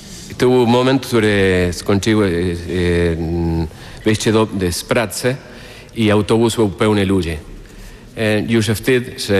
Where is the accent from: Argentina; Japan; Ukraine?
Argentina; Mar del Plata, Buenos Aires Province; Polish is a second language; Ja powiedziałem, że z Mar del Plata, nie?